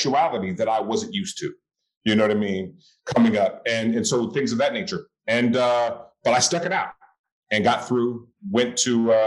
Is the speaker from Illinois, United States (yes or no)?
no; Oakland, California, United States; I went to an all-boys Catholic high school in Berkeley, California. I'm born and raised in Oakland.